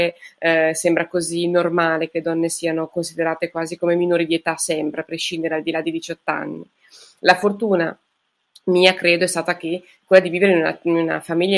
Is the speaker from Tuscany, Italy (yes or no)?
no; Cagli, Marche, Italy; Io sono nata a Cagli, in provincia di Pesaro, nelle Marche, un po' in mezzo alle montagne, ed è dove risiedo tuttora e dove tuttora è la casa editrice.